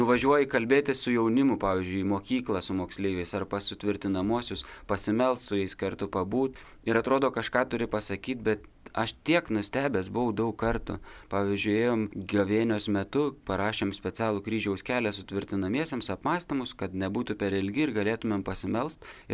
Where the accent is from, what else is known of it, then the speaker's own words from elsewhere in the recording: Samogitia, Lithuania; gal žinojo, kad esu žemaitis ir moku jos melstis